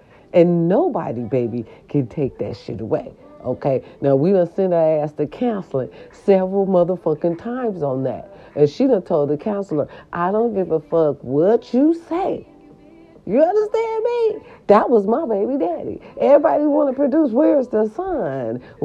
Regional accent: Racine, Wisconsin, United States; And number one will be my hometown, Racine, Wisconsin.

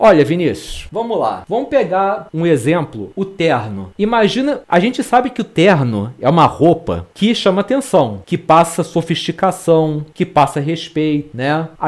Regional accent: Portugal; Na verdade, eu sou português, sou descendente de moro.

